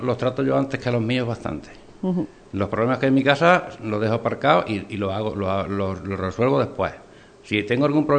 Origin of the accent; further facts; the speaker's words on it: Castellar, Spain; Yo nací en el Castellar, me crié en el Castellar y sigo en el Castellar.